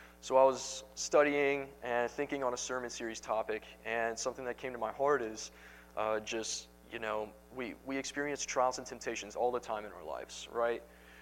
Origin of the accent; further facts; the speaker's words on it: Houston, Texas, United States; I'm from the Houston, Texas area